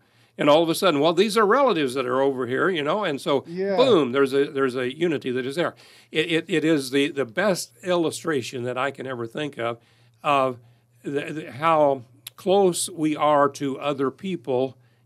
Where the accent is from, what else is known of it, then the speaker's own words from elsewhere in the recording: Effingham, Illinois, United States; your town? I said, Effingham.